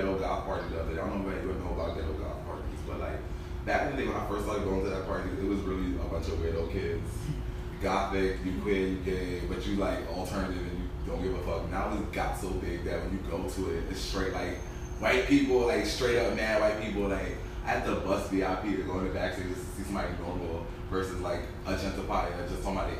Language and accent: English; Flatbush, New York, United States; Like, I was from Flatbush, mad closeted, like, giving the ill bougie banter, etc.